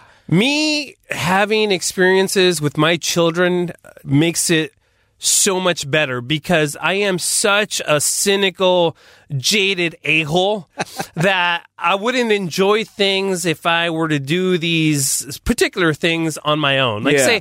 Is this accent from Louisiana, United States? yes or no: no; Massachusetts, United States; accent: Boston; It's my Boston accent in the bathroom mirror, sir.